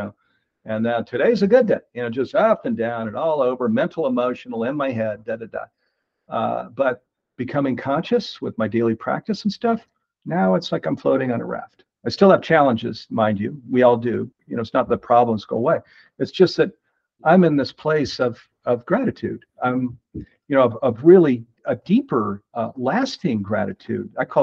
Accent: East Coast, United States; moved away as an adult; After college, I did move out to Silicon Valley on the West Coast. I grew up on the East Coast

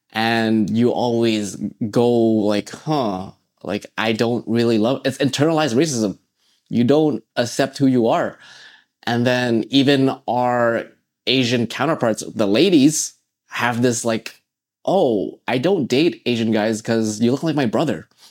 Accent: Canada; And that's what I'm realizing now as growing up in Canada. I will never be accepted as, you know, 100% Canadian.

